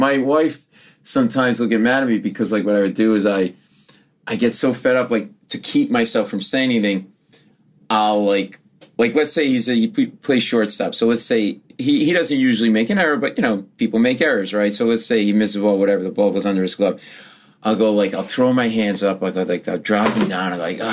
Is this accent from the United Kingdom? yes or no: no; Providence, Rhode Island, United States; And, I swam at the boys club, and I grew up in Rhode Island, in Providence, Rhode Island, and they had this thing